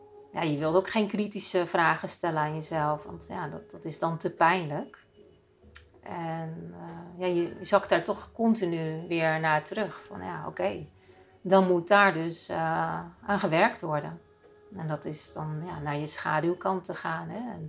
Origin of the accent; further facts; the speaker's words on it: Russia; Nou ja, dan kom ik dus uit Rusland, uit het communistische regime